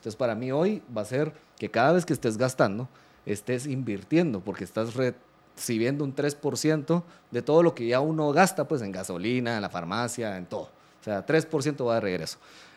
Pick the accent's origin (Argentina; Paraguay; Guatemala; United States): Guatemala